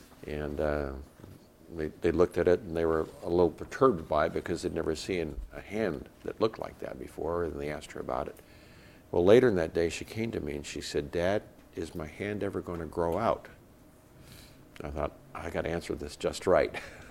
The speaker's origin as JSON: {"language": "English", "country": "Nigeria", "tie": "born or raised there", "said": "I grew up in Nigeria, West Africa, where I saw lots of people who were deformed because of leprosy."}